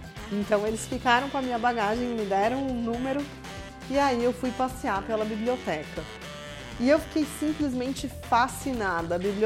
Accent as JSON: {"language": "Portuguese", "town": "Atibaia", "region": "São Paulo", "country": "Brazil", "tie": "born or raised there", "said": "a influência enorme cultural que eu vivi em Atibaia, né? Porque eu nasci e cresci em Atibaia."}